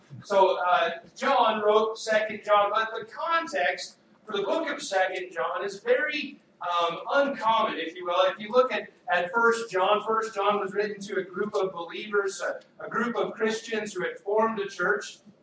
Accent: the South, United States; It was interesting, growing up in the South, I can remember watching these

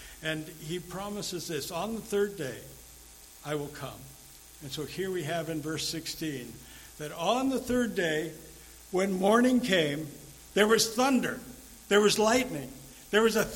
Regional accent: Oregon, United States; I grew up in Oregon, and in central Oregon, we have a number of volcanic mountains.

